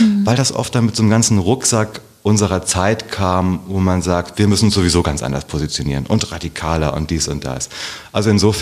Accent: Herborn, Hesse, Germany; Ich bin viel bei meiner Großmutter groß geworden. Meine Eltern waren noch sehr jung. Mhm. Und ja, in Herborn bin ich aufgewachsen.

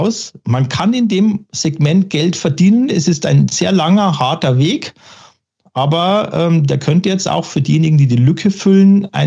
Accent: Munich, Bavaria, Germany; Ich komme aus München und da trinkt man dann doch eher mal ein Weißbier oder sowas.

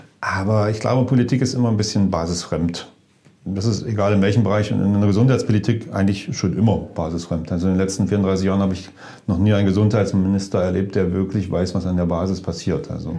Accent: Dessau, Saxony-Anhalt, Germany; born there; also born or lived in Bad Düben

